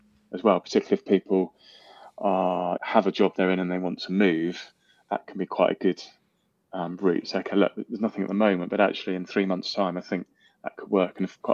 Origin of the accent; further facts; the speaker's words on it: South West England, United Kingdom; I grew up in Cornwall. There's not a huge amount of job opportunities in architecture in Cornwall